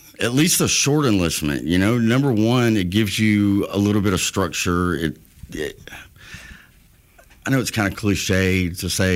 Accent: Alabama, United States; I'm like, I'm from Alabama. We drive.

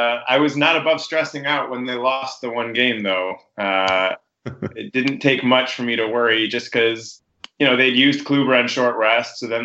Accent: Illinois, United States; I grew up just outside Chicago, became an Indians fan because they were my T-ball team when I was 6, 7, and 8.

